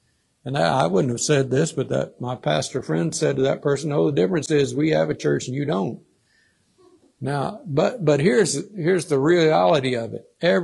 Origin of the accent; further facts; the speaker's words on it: the South, United States; but I know I grew up in the South and I've sure seen the white in the cotton fields when it's ready